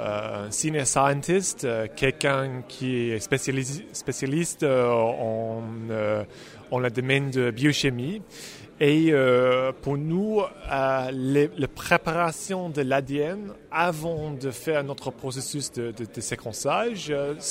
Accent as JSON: {"language": "French", "region": "England", "country": "United Kingdom", "second_language": "French", "said": "Je suis anglais."}